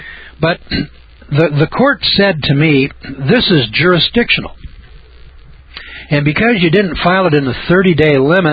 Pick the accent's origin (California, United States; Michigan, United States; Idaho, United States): Idaho, United States